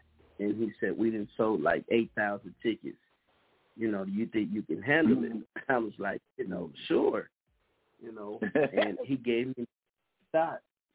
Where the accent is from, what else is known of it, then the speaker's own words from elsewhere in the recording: Kansas City, Missouri, United States; just performing everywhere here in my hometown. It's Kansas City.